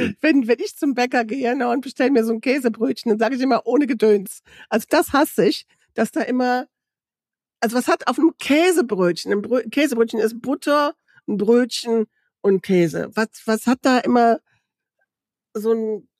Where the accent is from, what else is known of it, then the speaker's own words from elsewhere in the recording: North Rhine-Westphalia, Germany; bei uns im Rheinland, in Rhöndorf gibt es so einen.